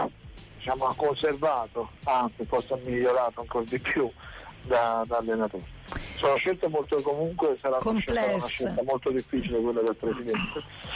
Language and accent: Italian; Naples, Campania, Italy; da napoletano